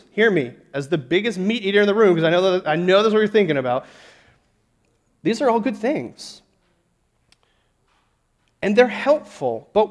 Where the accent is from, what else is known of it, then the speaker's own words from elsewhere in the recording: Texas, United States; Now, you giggle, you laugh, because we're from Texas